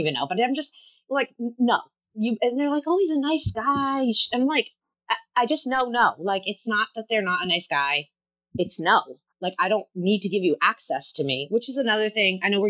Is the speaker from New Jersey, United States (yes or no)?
yes; New Jersey, United States; But then again, I'm from New Jersey, so some people think I'm always rude.